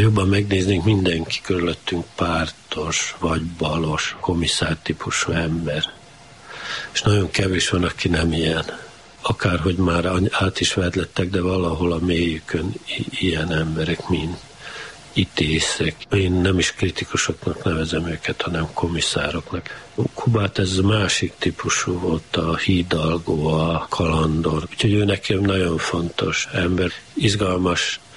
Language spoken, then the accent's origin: Hungarian; Kanjiža, Vojvodina, Serbia; Mert Kanizsán volt az írótábor, és nyaranta az írók mindig Kanizsán voltak, tehát a szülővárosomba eljött a vajdasági irodalom